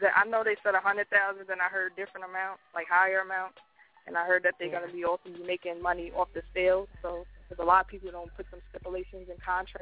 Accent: Staten Island, New York, United States; Well, I actually grew up with … Like I'm from Park Hill. I'm from the same project that they're from.

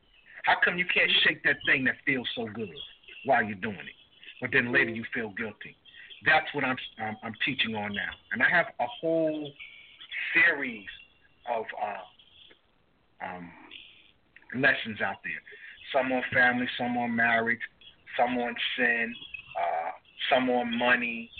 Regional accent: Hackensack, New Jersey, United States; now in New Milford, United States; Let me correct that. I was born and raised in Hackensack.

